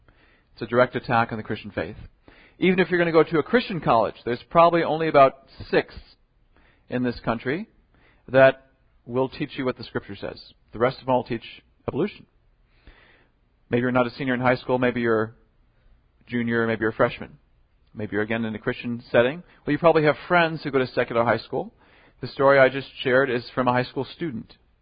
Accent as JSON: {"language": "English", "region": "Wisconsin", "country": "United States", "tie": "born or raised there", "said": "When I went to college, I grew up in Wisconsin, took a math class my first year in college"}